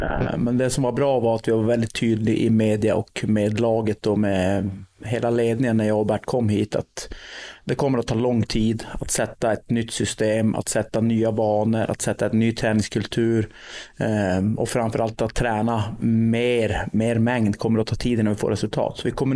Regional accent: Sweden; Och det är ju inte för att jag är svensk

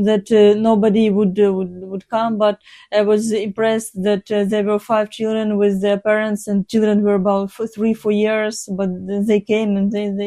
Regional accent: Sievierodonetsk, Luhansk Oblast, Ukraine; moved away; I came from Severodonetsk, Luhansk Oblast in 2009.

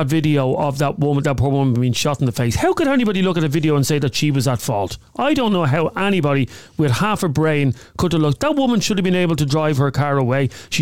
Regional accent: Ireland; I'm as Irish as you look.

